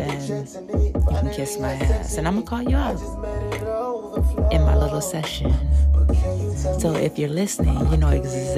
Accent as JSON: {"language": "English", "town": "Brooklyn", "region": "New York", "country": "United States", "said": "My nigga. I'm from Brooklyn. Coney Island."}